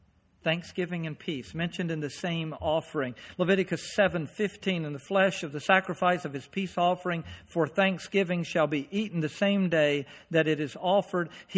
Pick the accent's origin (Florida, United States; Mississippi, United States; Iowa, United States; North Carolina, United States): North Carolina, United States; moved away; also born or lived in Pennsylvania; I grew up in North Carolina. I moved to Pennsylvania. We were there for 20 years. And I can remember when I left, it was turmoil while I was in North Carolina.